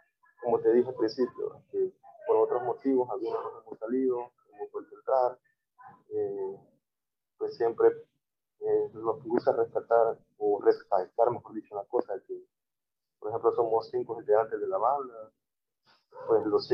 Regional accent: Santa Ana, El Salvador; no sé si los que somos de Santa Ana reconocemos la Estatua de la Libertad

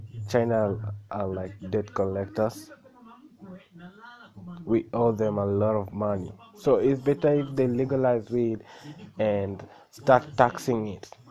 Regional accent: Kenya; And as for me, I'm from Kenya. It's in Africa, East Africa in particular. And where I'm from, marijuana is illegal.

